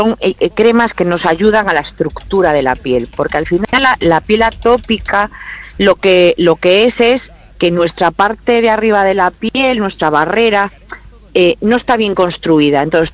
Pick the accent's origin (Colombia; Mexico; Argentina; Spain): Spain; y que nosotros somos españoles y que la tenemos en la mano